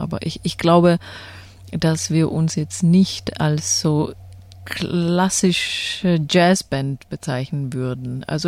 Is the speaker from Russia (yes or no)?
no; Czechia; first language Czech; German is a second language; Das war auch Tschechisch natürlicherweise, was auch meine Muttersprache ist, was du gehört hast.